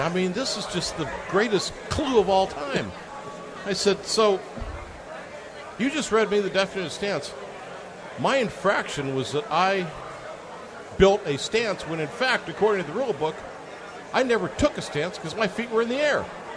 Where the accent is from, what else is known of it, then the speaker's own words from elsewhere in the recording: Rancho Santa Fe, California, United States; One of them was from Rancho Santa Fe, time my hometown.